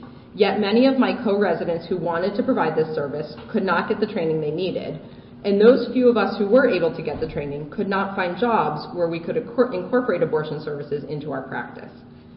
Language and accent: English; Chicago, Illinois, United States; I grew up in Chicago, and when I decided to return home for residency